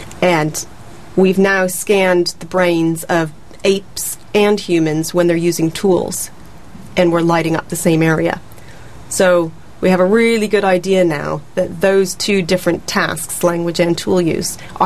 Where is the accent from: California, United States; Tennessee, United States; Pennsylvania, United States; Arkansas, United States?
California, United States; also born or lived in Oxford / London; now in Brighton, United Kingdom; born in New York, raised in California, but been in Oxford, London, and Brighton now.